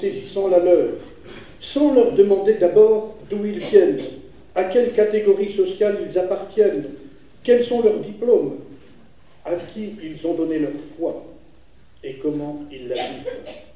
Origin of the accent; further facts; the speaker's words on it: France; Je suis français. J'aime mon pays.